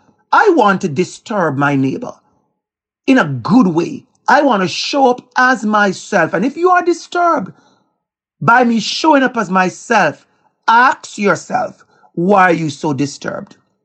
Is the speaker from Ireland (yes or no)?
no; Jamaica; accent: Jamaican; Me showing up as my full self with my Jamaican accent, I cannot tell you which event I have spoken at, major events, that I have not acknowledged and used my Jamaican accent and my Jamaican dialect.